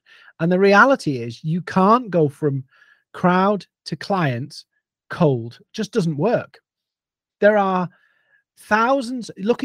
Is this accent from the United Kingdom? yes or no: yes; United Kingdom; me being a Brit